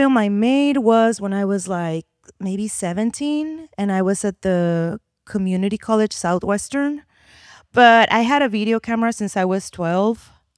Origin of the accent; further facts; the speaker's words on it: Tijuana, Baja California, Mexico; also born or lived in San Diego; So I was born in San Diego, raised in Tijuana. We are in the neighborhood where I grew up.